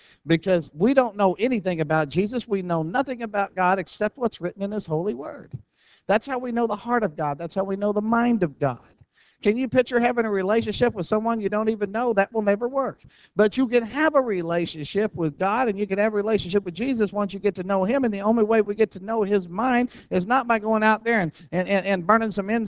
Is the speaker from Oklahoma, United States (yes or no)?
yes; Oklahoma, United States; I grew up in Oklahoma, and in Oklahoma, there was, I grew up at a time where there was all kinds of racial turmoil.